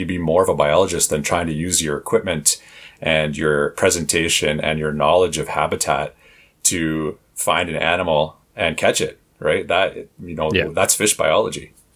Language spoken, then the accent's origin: English; Toronto, Ontario, Canada; I grew up in Southern Ontario, in Toronto, right in the heart of what some people might call the hood.